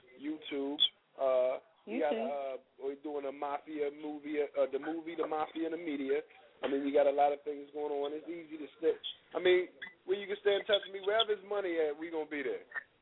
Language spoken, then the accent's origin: English; Philadelphia, Pennsylvania, United States; It's not that we're from Philly, so we have issues. It's just kind of different down. It's different in our hometown because we grew up hard.